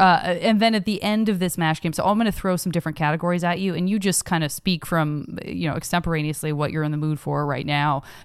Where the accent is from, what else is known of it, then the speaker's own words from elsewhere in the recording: Tucson, Arizona, United States; Yeah. Me too. Same. Growing up in Tucson.